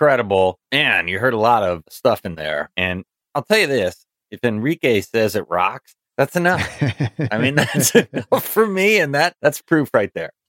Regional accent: United States; it's weird trying to understand the passion of soccer as an American, right?

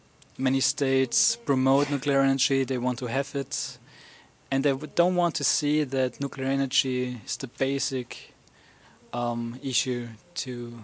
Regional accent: Germany; English is a second language; I'm from Germany and 20 years old.

